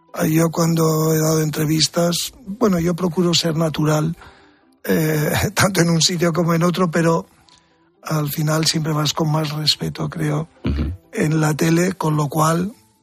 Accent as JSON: {"language": "Spanish", "region": "Balearic Islands", "country": "Spain", "said": "Los mallorquines somos medio catalanes."}